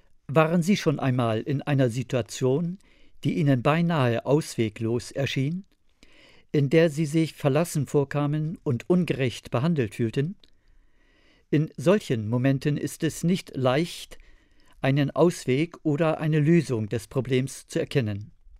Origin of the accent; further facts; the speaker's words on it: Northern Germany, Germany; Als Norddeutsche vergleichen wir schwierige Lebensphasen gern mit der stürmischen See